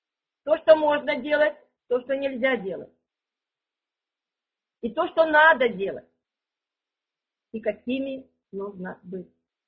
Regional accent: Ukraine; moved away as an adult; also born or lived in Krasnoyarsk; now in Germany; Родилась на Украине. 40 лет я прожила даже более на Украине. 11 лет я прожила в Красноярске, в Сибири. Очень дорогие воспоминания о Красноярске у меня. И сейчас 16 лет я уже живу Германию.

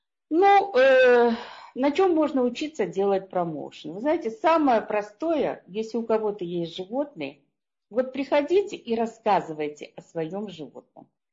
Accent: Moscow, Russia; accent: Russian; Я сказала, из Москвы, из России.

